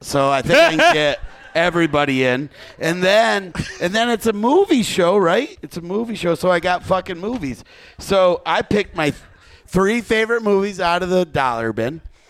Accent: Detroit, Michigan, United States; I'm from Detroit. We got the highest paid guy, but nobody gives a fuck really for some reason.

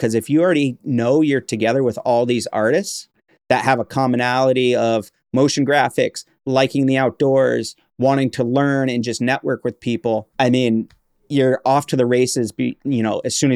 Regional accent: Vermont, United States; You know, again, growing up in Vermont, being outside, we have very long winters.

